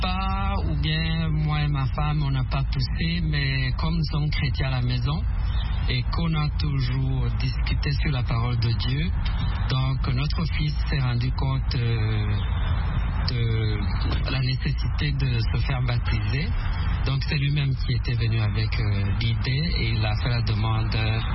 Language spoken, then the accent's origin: French; Rwanda; Je suis originaire du Rwanda.